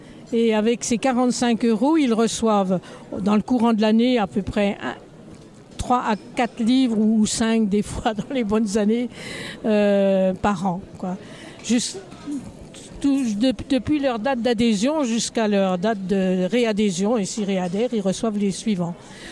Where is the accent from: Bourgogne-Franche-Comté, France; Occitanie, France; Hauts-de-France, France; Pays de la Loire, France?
Bourgogne-Franche-Comté, France; Cessey-sur-Tille; Dans mon village natal.